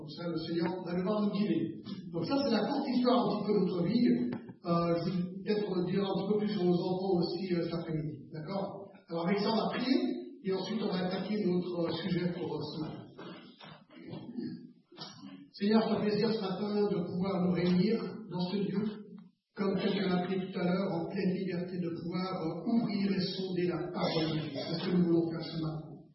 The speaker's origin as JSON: {"language": "French", "region": "Geneva", "country": "Switzerland", "tie": "born or raised there", "also_born_or_lived": "United States", "said": "j'ai grandi à Genève, ne connaissant pas le Seigneur. Et à l'âge de 15 ans, mes parents m'ont envoyé dans un internat pour faire mes études."}